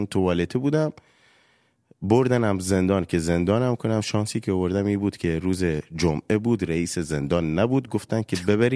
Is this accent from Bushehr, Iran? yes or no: yes; Bushehr, Iran; آقا ما بچه بوشهرم